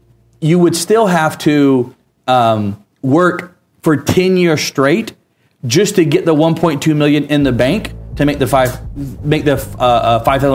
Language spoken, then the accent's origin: English; Atlanta, Georgia, United States; I just had a guy in my hometown, Atlanta, hit me up